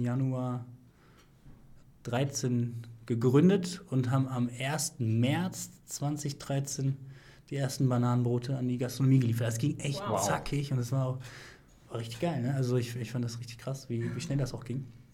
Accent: Düsseldorf, North Rhine-Westphalia, Germany; wir kommen aus Düsseldorf, sagen wir jetzt mal in Düsseldorf

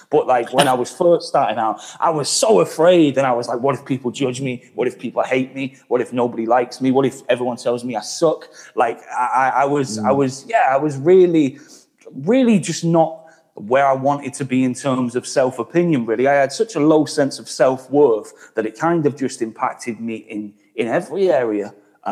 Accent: North West England, United Kingdom; moved away as an adult; now in Merton, United Kingdom; I moved out of my hometown like 4 years ago. I live in Merton. I'm from just outside of Manchester originally.

